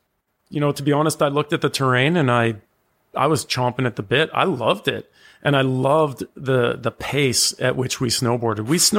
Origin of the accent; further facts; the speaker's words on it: Calgary, Alberta, Canada; When I grew up in Calgary